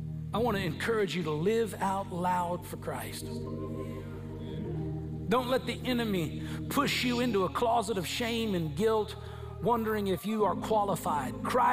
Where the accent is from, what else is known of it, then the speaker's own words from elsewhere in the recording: San Antonio, Texas, United States; You know, growing up in San Antonio, my mom is Mexicana. Soy Mexicano.